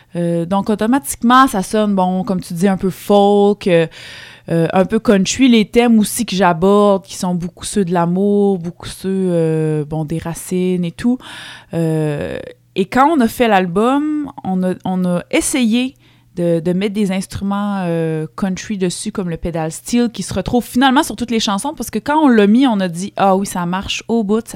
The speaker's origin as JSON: {"language": "French", "town": "Saint-Lambert-de-Lauzon", "region": "Quebec", "country": "Canada", "said": "Ben, moi, je viens de la campagne. Je viens de Saint-Lambert-de-Lauzon, ça c'est sur la rive sud de Québec, un peu avant la Beauce."}